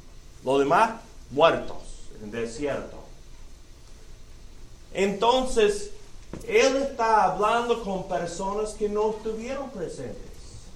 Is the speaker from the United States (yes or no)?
yes; United States; Spanish is a second language; Yo soy gringo, bolillo, como dicen a veces, ¿no? El español es mi segundo idioma